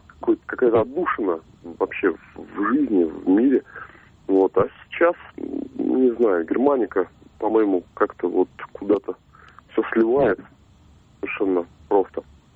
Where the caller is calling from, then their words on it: Tolyatti, Samara Oblast, Russia; Тольятти.